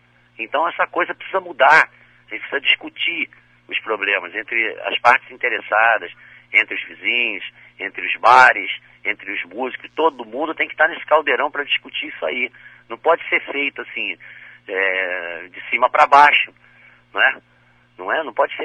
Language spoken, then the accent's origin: Portuguese; Rio de Janeiro, Brazil; born there; now in Espírito Santo, Brazil; Porque eu nasci no Rio, por exemplo, eu vim para cá já tem 31 anos, tenho filhas aqui, sou capixaba, amo o Espírito Santo.